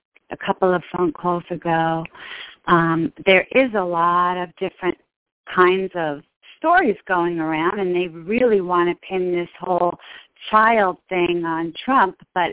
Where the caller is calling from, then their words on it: Maryland, United States; Yes, I'm from Maryland.